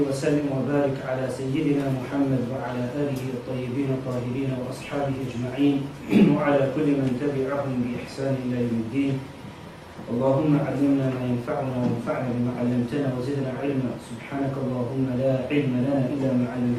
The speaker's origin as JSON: {"language": "English", "town": "Leicester", "region": "East Midlands", "country": "United Kingdom", "tie": "born or raised there", "said": "I myself, I was born in this country. I was born in Leicester. And I've lived all my life in this country."}